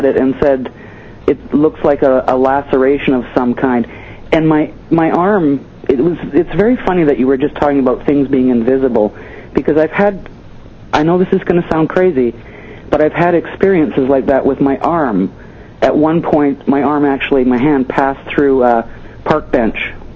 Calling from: Vancouver, British Columbia, Canada; I'm calling from Vancouver.

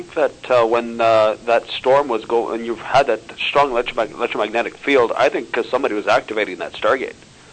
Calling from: North Bay, Ontario, Canada; from North Bay, Ontario.

